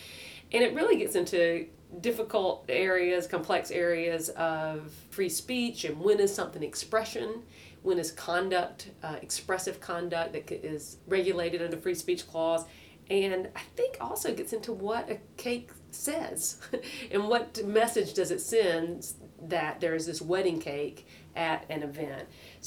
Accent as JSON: {"language": "English", "region": "Deep South", "country": "United States", "said": "especially for me, I'm from the Deep South, I can't hear that without thinking the same argument being applied in a racial context"}